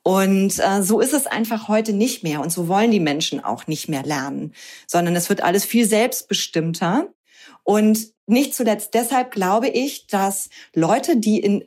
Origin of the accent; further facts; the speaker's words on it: Hamburg, Germany; now in Cologne, Germany; ich bin 42 Jahre alt und ich bin Coach für Unternehmerinnen. Ich bin ursprünglich aus Hamburg, bin jetzt aber schon seit vielen Jahren mit meinem Mann und meinem Sohn zusammen in Köln